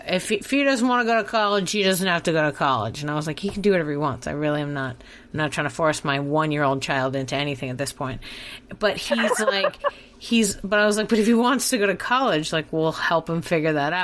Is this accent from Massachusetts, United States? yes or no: yes; Boston, Massachusetts, United States; moved away as an adult; now in Dallas, United States; I'm from Boston. My parents were like, okay, I guess we will let you move to Dallas, Texas.